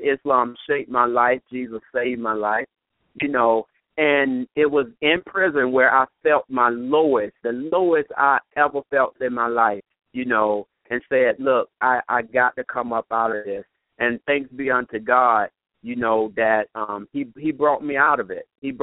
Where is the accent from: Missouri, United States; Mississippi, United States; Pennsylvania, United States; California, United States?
Pennsylvania, United States; Philadelphia; also born or lived in Augusta, Georgia; I was born in Augusta, Georgia, never lived there. I was raised in Philadelphia, and excelled in high school in sports and academics